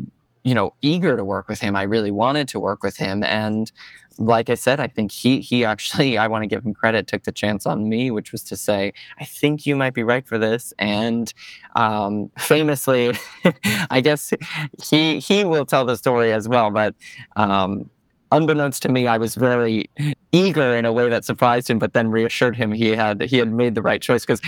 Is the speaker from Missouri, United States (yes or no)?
no; Stamford, Connecticut, United States; Yeah, I grew up in Stamford, Connecticut, which is only, for those who don't know, it's only about an hour by train outside of New York.